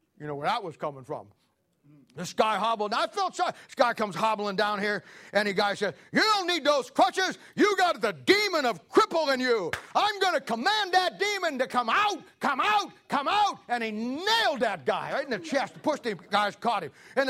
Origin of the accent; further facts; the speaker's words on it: Canton, Ohio, United States; I'm from Canton, Ohio, right up in Akron, 30 miles.